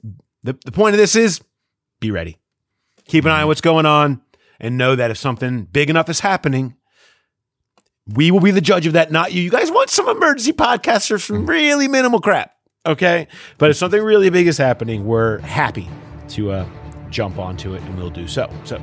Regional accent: Cincinnati, Ohio, United States; And I'm like, hey, I'm from Cincinnati.

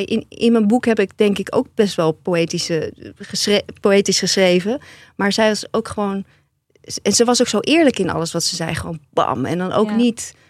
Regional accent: Zeeland, Netherlands; Ik kom uit Zeeland

